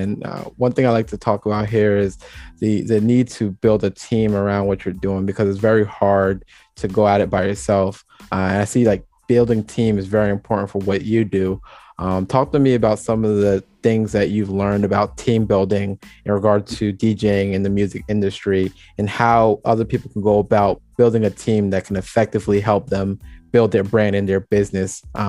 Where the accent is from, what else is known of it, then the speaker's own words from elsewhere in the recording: Jamaica; my family's Caribbean. I'm from Jamaica.